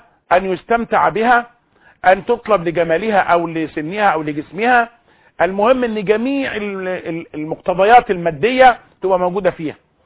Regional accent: Egypt; كمسلمين مصريين فينا كتير من الدغل، كمصريين حالنا ملخبط

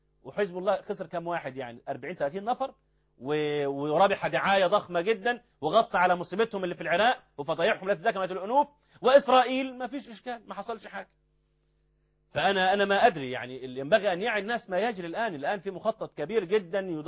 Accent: Egypt

